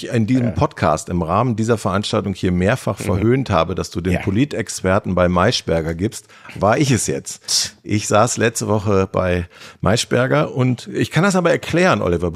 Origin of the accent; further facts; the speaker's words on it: Berlin, Germany; als Berliner, die Großstadt.